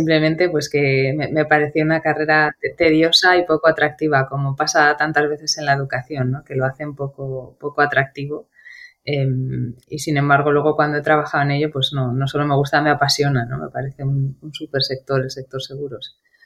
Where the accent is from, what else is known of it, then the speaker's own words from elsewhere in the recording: Madrid, Community of Madrid, Spain; soy de Madrid, gata por los cuatro costados además. Nací aquí, me crié aquí, estudié aquí, si bien es cierto que bueno, literalmente el día que hice mi último examen de la carrera, ese día cogí un avión a las 2 horas. Y me fui a vivir fuera